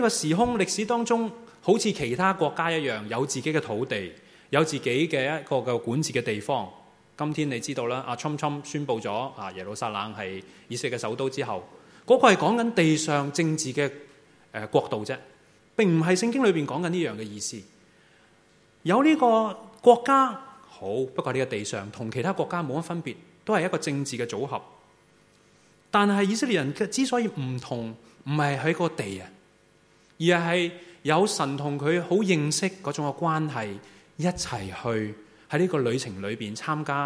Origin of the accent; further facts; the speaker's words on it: Hong Kong; 你知道我們香港人很喜歡聽的